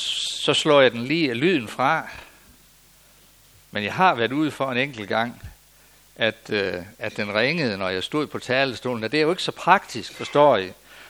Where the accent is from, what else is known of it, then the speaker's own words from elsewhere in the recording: Skive, Central Denmark Region, Denmark; jeg er selv født og opvokset i Skive.